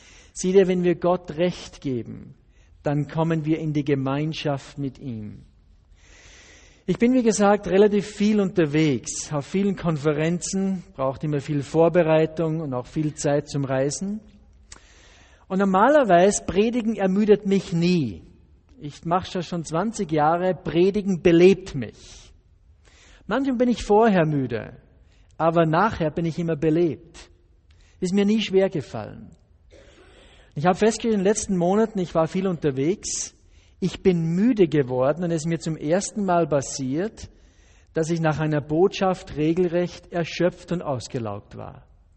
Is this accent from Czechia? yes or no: no; Austria; bei uns in Österreich ist es umgekehrt, da sind sie beleidigt, wenn ich sie sage, zumindest bei mir zu Hause.